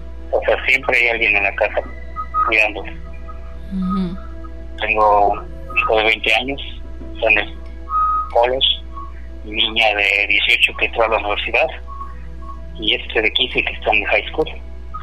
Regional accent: Mexico; now in United States; mexicano, le digo a mis hijos, no, ustedes como yo hasta que se casen, salen de aquí

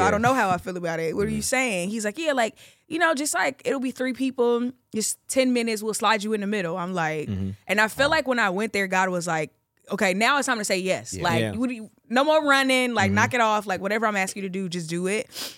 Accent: Chicago, Illinois, United States; I'm from Chicago, born and raised.

